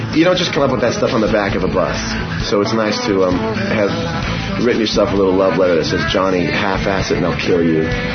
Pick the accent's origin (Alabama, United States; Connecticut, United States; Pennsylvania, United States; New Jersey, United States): Connecticut, United States; Bridgeport; I'm actually from Bridgeport, so big shout out to Bassett High School and Central and Harding High and Central High School.